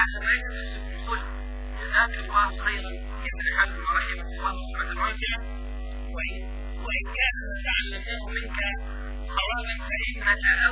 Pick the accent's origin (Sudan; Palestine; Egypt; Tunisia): Egypt; هذا نحن كشعب مصري مجنون للأسف